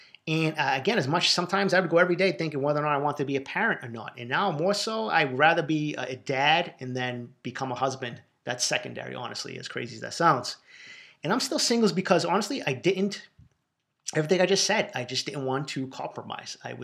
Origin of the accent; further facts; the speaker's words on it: Boston, Massachusetts, United States; accent: Boston; I am very aware of my Boston accent. I knew when I was writing that I would come over to the podcast that people would be more aware of how I sounded.